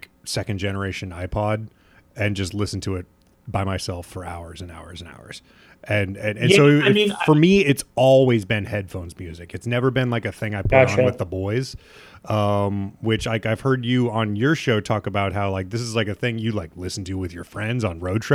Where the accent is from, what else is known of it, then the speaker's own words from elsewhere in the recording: Nebraska, United States; like we're in Nebraska. And like, you know, because the thing with growing up in the Midwest is you feel like nobody knows who you are. You're a flyover state.